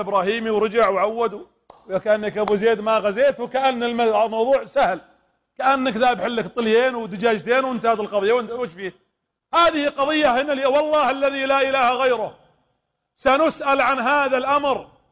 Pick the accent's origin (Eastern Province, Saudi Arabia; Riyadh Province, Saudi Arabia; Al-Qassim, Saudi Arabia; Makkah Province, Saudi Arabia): Eastern Province, Saudi Arabia; Qatif; ابلشونا عندنا في الشرقية الى اليوم في القطيف مشاكل